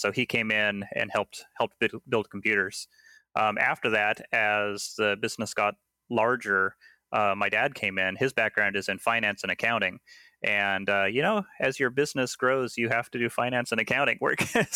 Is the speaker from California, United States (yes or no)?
no; Seattle, Washington, United States; No, I was born and raised here in Seattle.